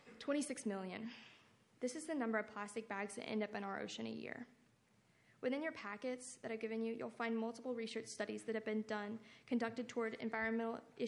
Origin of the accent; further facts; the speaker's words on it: Orange Beach, Alabama, United States; Growing up in Orange Beach and having the opportunity to travel has demonstrated to me that we are incredibly blessed to live in the beautiful city that we do.